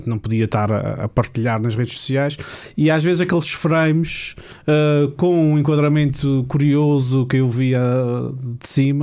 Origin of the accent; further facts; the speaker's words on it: São Mateus, Azores, Portugal; Eu sou de São Mateus